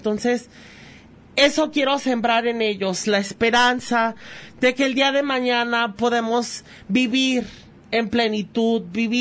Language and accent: Spanish; Ayutla, Jalisco, Mexico; conocido como … Tengo 32 años de edad y soy originario de Ayutla, Jalisco. Vengo de una gran familia humilde